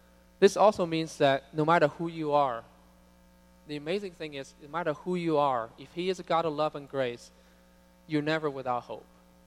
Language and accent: English; China; I grew up in China, and so it's very rare for them to be able to visit